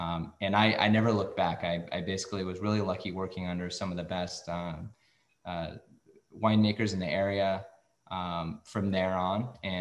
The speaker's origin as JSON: {"language": "English", "town": "Cottonwood", "region": "California", "country": "United States", "tie": "born or raised there", "said": "I grew up in the Cottonwood Redding area. I'm not sure if you're familiar with that area. It's in Tehama County, about 2 hours north of Sacramento."}